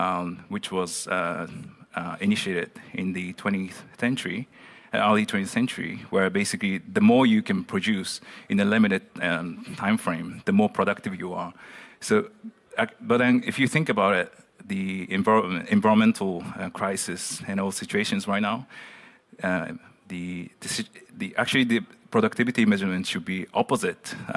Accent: Japan; English is a second language; moved away as an adult; now in Netherlands; I've been based in the Netherlands for the past 7 years, but I'm just started my PhD, engineering PhD, remotely from my hometown in Japan. So I'm really sort of living in between the Netherlands and Japan right now.

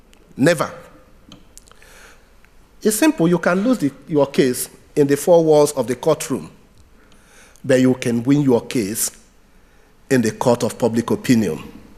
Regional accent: Nigeria; as a Nigerian lawyer that does not have the right of appearance in a Dutch court

